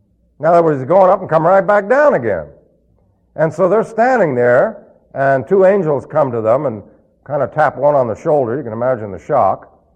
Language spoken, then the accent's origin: English; New York, United States; Of course, the fact that I was from New York didn't help.